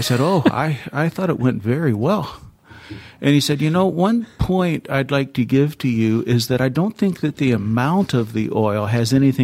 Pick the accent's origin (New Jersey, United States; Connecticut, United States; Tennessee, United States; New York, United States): Tennessee, United States; I grew up in Tennessee. I lived in a small town in Tennessee.